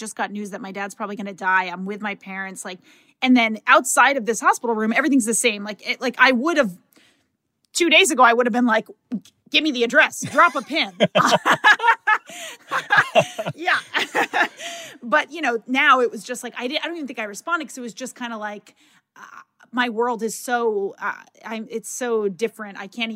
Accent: Seekonk, Massachusetts, United States; So I grew up in Seekonk, Massachusetts.

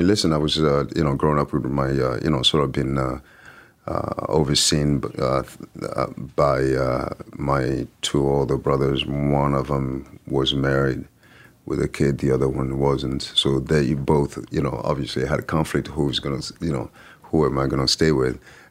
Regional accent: Lyon, Auvergne-Rhône-Alpes, France; English is a second language; growing up in France and thinking that I knew better.

